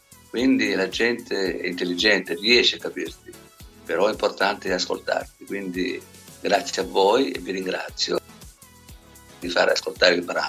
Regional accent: Sicily, Italy; Io sono siciliano, sono socievole.

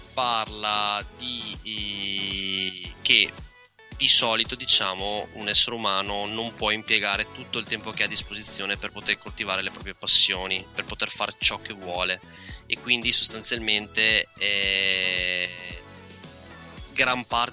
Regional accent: Vicenza, Veneto, Italy; noi siamo di Vicenza, si suonava a Milano

